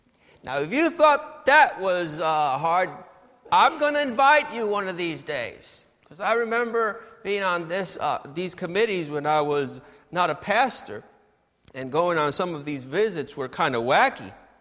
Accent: New York, United States; Actually, I'm a New Yorker

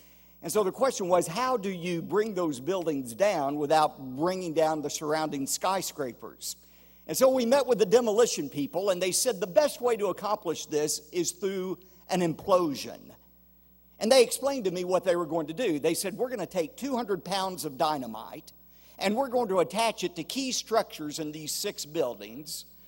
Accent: Dallas, Texas, United States; I've known her all of my life because I grew up in First Baptist Dallas, and she's been a member there all of her life as well.

